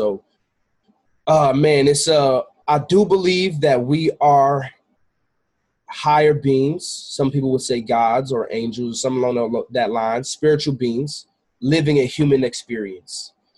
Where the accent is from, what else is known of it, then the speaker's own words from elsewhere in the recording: Queens, New York, United States; I'm originally from Queens, New York. My mom's from Kingston, Jamaica.